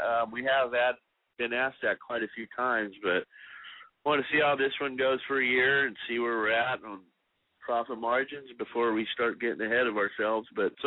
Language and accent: English; California, United States; No, I'm not. I'm from California.